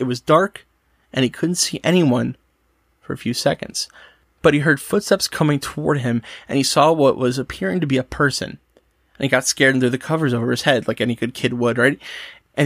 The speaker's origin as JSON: {"language": "English", "town": "Garfield Heights", "region": "Ohio", "country": "United States", "tie": "born or raised there", "also_born_or_lived": "Akron", "said": "I always really like growing up in Garfield Heights. I could always hear trains and always help me fall asleep."}